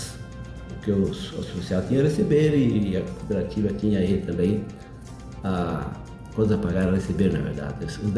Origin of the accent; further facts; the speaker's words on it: Maravilha, Santa Catarina, Brazil; moved away as an adult; now in Cunhaporã, Brazil; Eu vim natural de Maravilha e sou casado hoje e tenho dois filhos